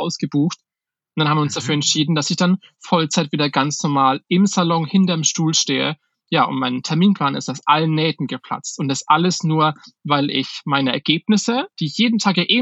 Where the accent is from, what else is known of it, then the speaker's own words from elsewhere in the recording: Schweinfurt, Bavaria, Germany; ich komme aus Schweinfurt, das ist halt jetzt eine Kleinstadt mit, weiß ich gar nicht, wie viele Einwohner, 50.000, 60.000 Einwohner.